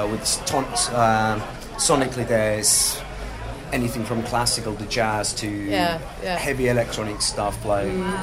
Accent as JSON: {"language": "English", "country": "Finland", "second_language": "English", "lives_now": "London, United Kingdom", "said": "Well, I'm actually from Finland."}